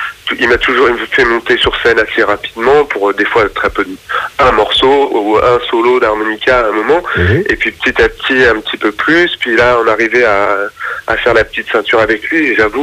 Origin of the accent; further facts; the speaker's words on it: Paris, Île-de-France, France; born there; Ouais, je suis né à Paris, mais bon, voilà, j'avais mes grands-parents qui étaient à côté de Caen, à Bayeux.